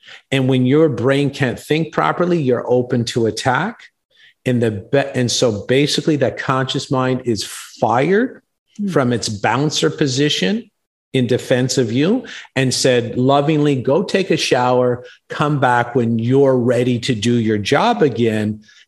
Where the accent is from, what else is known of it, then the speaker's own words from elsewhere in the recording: Canada; And that's why in a lot of shows, and I'm Canadian